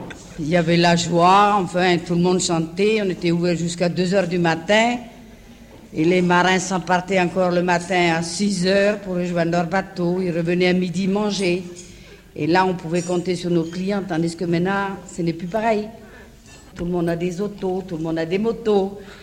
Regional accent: Brest, Brittany, France; Oui, oui, je suis de Brest, monsieur.

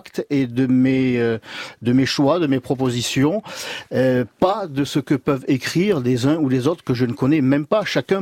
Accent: Marseille, Provence-Alpes-Côte d'Azur, France; puisque je suis de Marseille

